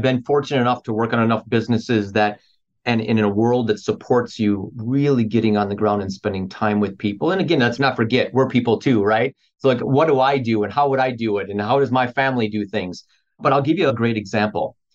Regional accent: Wisconsin, United States; So I'm from Wisconsin originally. So we were in the Midwest

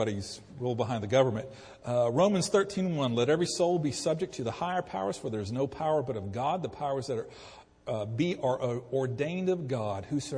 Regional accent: Alabama, United States; I will read you here's a quote from one of the demigods from Alabama, of my hometown, by the way.

